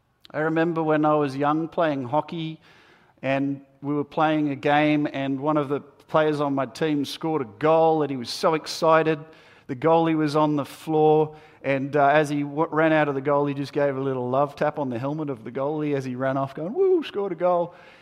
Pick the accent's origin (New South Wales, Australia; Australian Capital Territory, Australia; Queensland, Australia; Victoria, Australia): New South Wales, Australia; Terrey Hills; when I grew up in Terry Hills on a farm with chooks and stuff